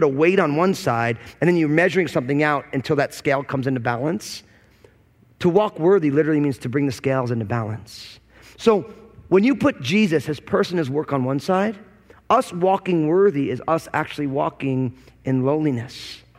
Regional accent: Washington, United States; now in Tucson, United States; I'm a pastor from the People's Republic of Washington State, but I'm pastoring, I came and teach over at Calvary Tucson.

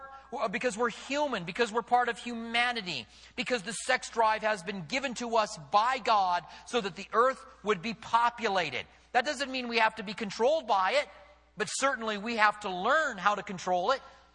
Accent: Albuquerque, New Mexico, United States; When I was a teenager, I assume it's the same everywhere, growing up in Albuquerque.

